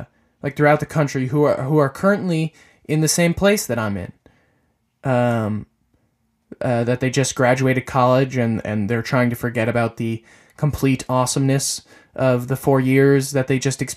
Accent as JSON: {"language": "English", "town": "Pequannock", "region": "New Jersey", "country": "United States", "tie": "born or raised there", "said": "I was born and raised in Pequannock, New Jersey, which is a really small town in Jersey"}